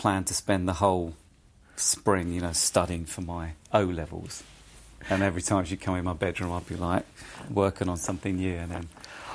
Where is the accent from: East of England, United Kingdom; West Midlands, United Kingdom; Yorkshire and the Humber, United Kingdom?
East of England, United Kingdom; So I'm this kid from Essex, you know, suddenly I'm in a studio and there's